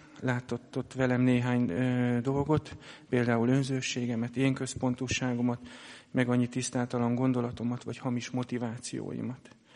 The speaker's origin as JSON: {"language": "Hungarian", "town": "Salgótarján", "region": "Nógrád", "country": "Hungary", "tie": "born there", "said": "Én Salgótarjánban születtem, keresztény neveltetést nem kaptam"}